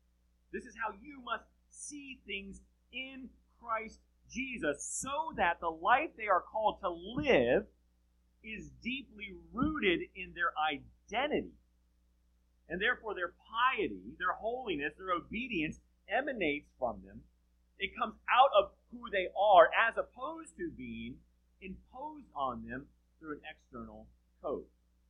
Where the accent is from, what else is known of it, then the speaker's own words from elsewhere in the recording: Southeast, United States; God, growing up in the Southeast, there's many, many things I love about the Southeast.